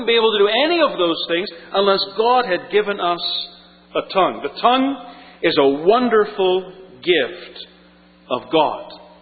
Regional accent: Alberta, Canada; I know that because I'm from Alberta, and we have a lot of horses in Alberta.

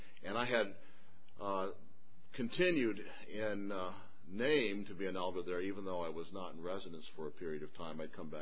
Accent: Grand Rapids, Michigan, United States; I was originally from Grand Rapids and was sent to Montville by the church.

